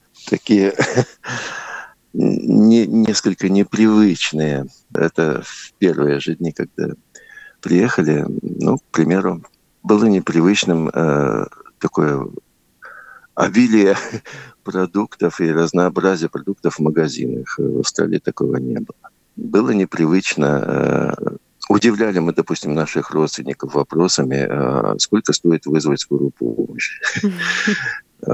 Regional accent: Russia; я сказал, что я из России.

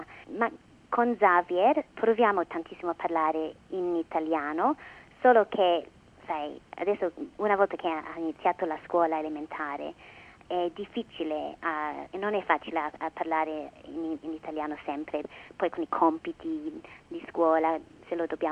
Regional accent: Australia; Italian is a second language; sono nata qui in Australia, i miei genitori vengono dalla Sardegna e da piccola sentivo l'italiano a casa, ma purtroppo non è che lo parlavo, rispondevo più in inglese

